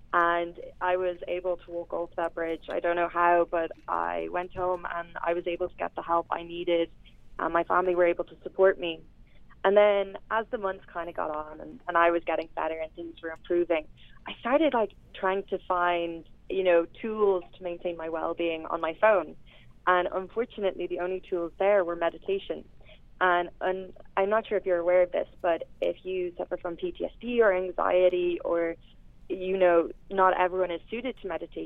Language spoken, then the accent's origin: English; Ireland; we are based in Dublin, myself and my co-founder. I'm Irish through and through.